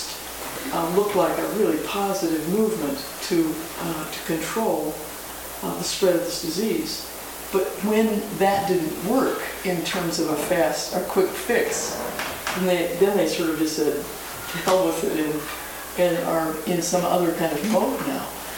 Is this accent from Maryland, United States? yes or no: no; Los Angeles, California, United States; I'm from the Los Angeles area